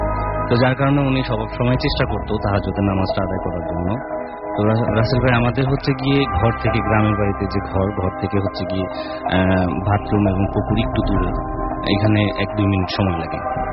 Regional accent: Old Dhaka, Dhaka Division, Bangladesh; আমি পুরান ঢাকা থেকে আসছি

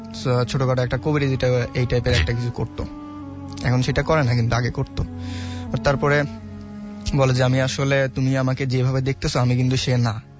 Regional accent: Dhunat, Rajshahi Division, Bangladesh; আমি বগুড়া থেকে আসছি, বগুড়ার দুনট থেকে আসছি।

